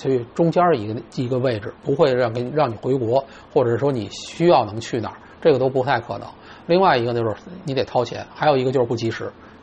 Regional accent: China; 作为中国人，千万记住这一点。

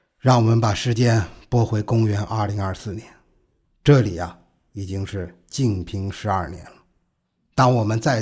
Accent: China; 我们中国人都说老子英雄儿好汉啊，父亲开明，那儿子也不会差到哪里去吧。

